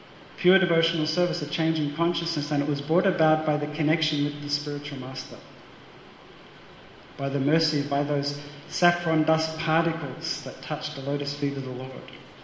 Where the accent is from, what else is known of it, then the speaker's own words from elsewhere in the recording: Australia; I mean, I'm from Australia, we have snakes